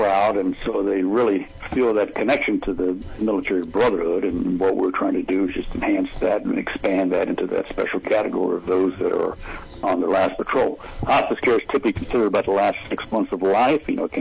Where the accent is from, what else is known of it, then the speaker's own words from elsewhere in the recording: Mount Holly, New Jersey, United States; born there; So I was born in New Jersey, have a connection there, and so that's kind of where it all got started.